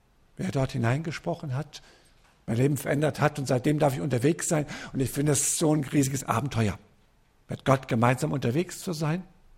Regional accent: Frankfurt, Hesse, Germany; ich bin in einer christlichen Familie aufgewachsen in Frankfurt, in der Großstadt, Ende der 60er Jahre. Dann könnt ihr etwa ahnen, wie alt ich bin. Ich bin so einer von den Alt-68ern.

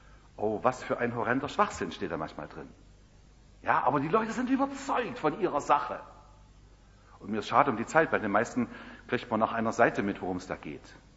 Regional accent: East Germany, Germany; Bei uns im Osten war Hammer und Sichel da drauf.

